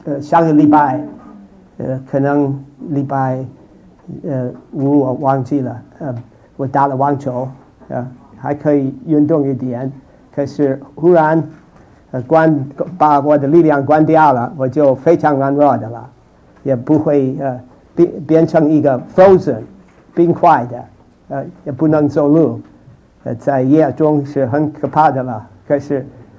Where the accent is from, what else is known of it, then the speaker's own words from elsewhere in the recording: St. Louis, Missouri, United States; Chinese is a second language; 我怎么从St. Louis 我的老家快要从大学毕业的时候，我怎么能够到中国去